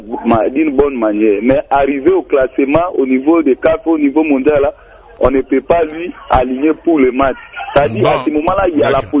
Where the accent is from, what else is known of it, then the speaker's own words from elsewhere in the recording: Équateur, DR Congo; chez nous à l'Équateur